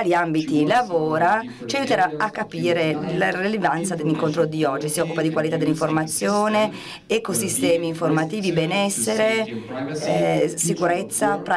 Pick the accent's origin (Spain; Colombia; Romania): Colombia; now in United States; Sono cresciuta in Colombia, in America Latina, così vi do un po' di background, poi ho studiato in Svizzera, io sono una psicologa di formazione e lavoro e vivo negli Stati Uniti ormai da lungo tempo.